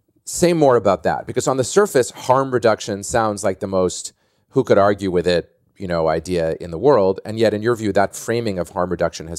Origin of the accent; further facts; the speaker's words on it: Boston, Massachusetts, United States; You know, I'm from Boston and grew up as a big Celtics fan.